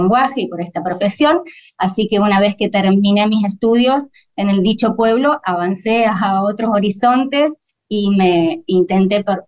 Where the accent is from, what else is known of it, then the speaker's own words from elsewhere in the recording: Mina Clavero, Córdoba, Argentina; also born or lived in Villa Cura Brochero; Soy de Córdoba, nacida en Villacura Brochero, pero he vivido toda mi infancia en Mina Clavero. Por eso siempre digo que soy hija de Tras las Sierras, calle de Tras las Sierras.